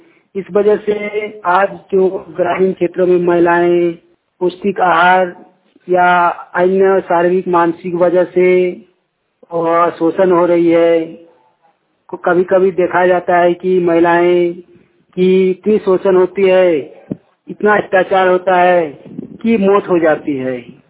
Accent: Kasmar, Jharkhand, India

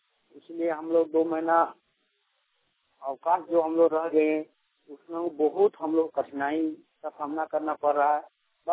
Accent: Bokaro, Jharkhand, India; मैं चपड़ी बोकारो का रहने वाले हूँ।

